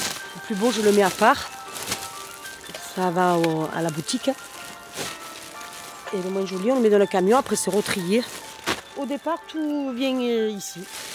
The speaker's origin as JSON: {"language": "French", "town": "La Seyne-sur-Mer", "region": "Provence-Alpes-Côte d'Azur", "country": "France", "said": "je viens de la Seigne-sur-Mer."}